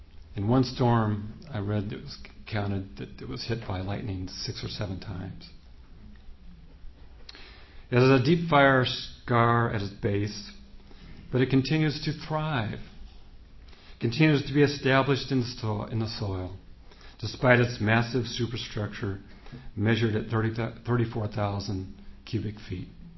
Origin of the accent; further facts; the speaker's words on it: California, United States; which are native to my home state of California.